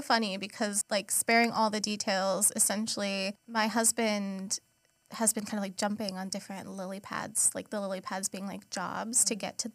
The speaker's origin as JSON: {"language": "English", "town": "Wilmington", "region": "North Carolina", "country": "United States", "tie": "born or raised there", "said": "I am born and raised in Wilmington."}